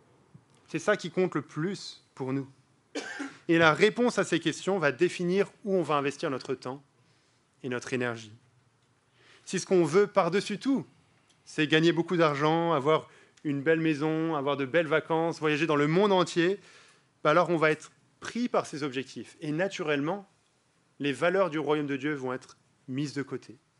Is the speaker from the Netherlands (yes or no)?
no; France; Je soutenais la France, je suis français. J'aime beaucoup la Belgique. J'ai passé beaucoup de temps en Belgique.